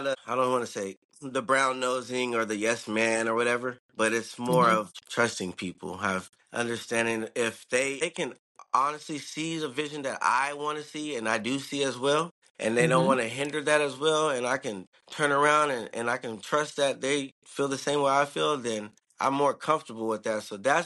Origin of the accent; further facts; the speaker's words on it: San Jose, California, United States; now in Sacramento, United States; I'm from South San Jose, Northern California, mm-hmm. born and raised. So mm-hmm. I moved out here now. I relocated out here in Sacramento.